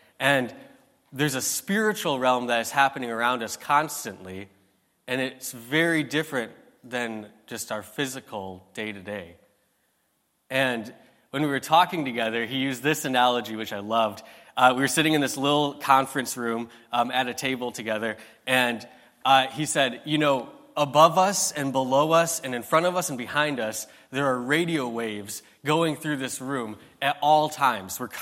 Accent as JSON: {"language": "English", "town": "Hartford City", "region": "Indiana", "country": "United States", "said": "We are from Hartford City, Indiana, and we've been planting there for a couple of years."}